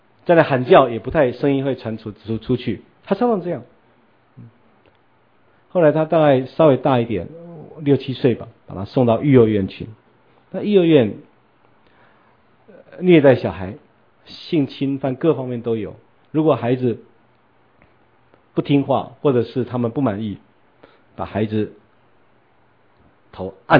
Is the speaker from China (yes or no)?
no; Taiwan; 所以你看我们台湾人有的时候就会把女儿取名叫什么招娣啦